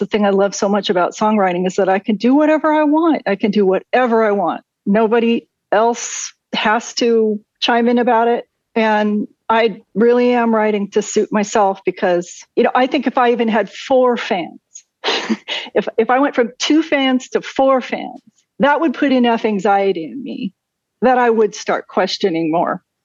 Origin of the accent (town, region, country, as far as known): Oregon, United States; born or raised there